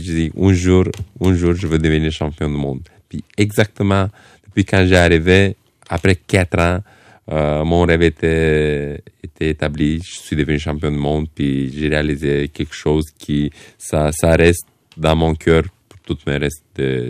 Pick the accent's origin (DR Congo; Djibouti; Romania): Romania; French is a second language; moved away as an adult; now in Québec, Canada; je suis arrivé de la Roumanie à 22-23 ans, tout seul. Je ne parlais pas français, pas anglais. J'arrivais ici au Québec, je me rappelle très bien, j'étais en mois d'octobre 2003.